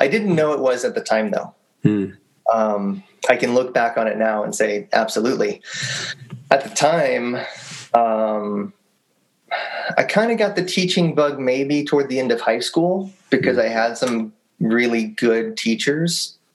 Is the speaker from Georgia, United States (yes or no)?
yes; Atlanta, Georgia, United States; also born or lived in Alabama; grew up around Atlanta, Georgia. Okay. Actually, I'm a Southern boy. And always lived in the South. I was born in Alabama, but we lived most of my childhood and teenage years in Atlanta.